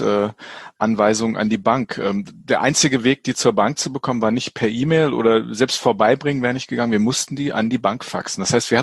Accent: Hanover, Lower Saxony, Germany; Ich bin Hannoveraner

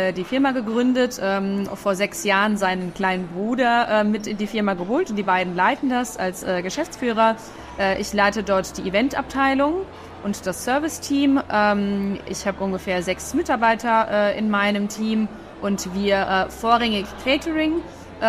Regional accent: Mannheim, Baden-Württemberg, Germany; Praktikum in einem Kongresshaus in Mannheim, wo ich aufgewachsen bin.

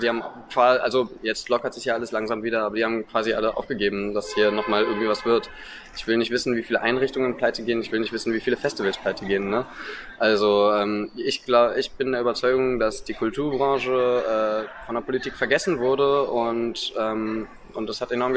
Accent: Potsdam, Brandenburg, Germany; In Potsdam, wo ich herkomme

